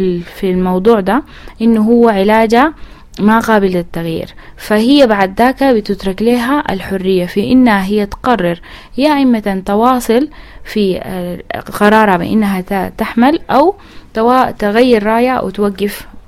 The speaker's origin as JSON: {"language": "Arabic", "country": "Sudan", "said": "عندنا في السودان مشكلة إنه زول عنده مرض الصرع"}